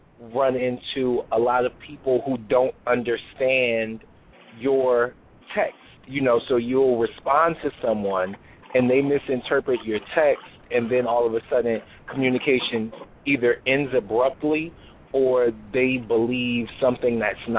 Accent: New Jersey, United States; now in Houston, United States; I'm originally from New Jersey, and when I relocated to Houston, I didn't know anybody outside of my biological family

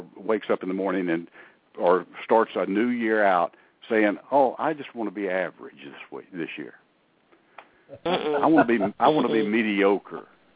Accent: North Carolina, United States; also born or lived in Northeast Tennessee; I grew up in a mill town in North Carolina. Well, the second half of my childhood after we moved from Northeast Tennessee was a mill town in North Carolina

